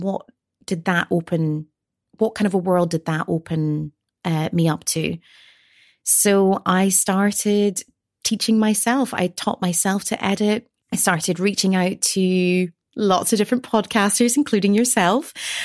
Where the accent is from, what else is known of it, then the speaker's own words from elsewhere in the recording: Scotland, United Kingdom; now in London, United Kingdom; I am Scottish, and I've been living down in London now for almost 13 years.